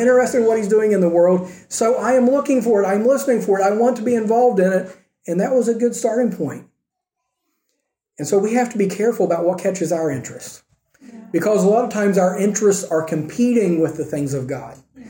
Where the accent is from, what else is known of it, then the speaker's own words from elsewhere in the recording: United States; I'm an American, yes, obviously.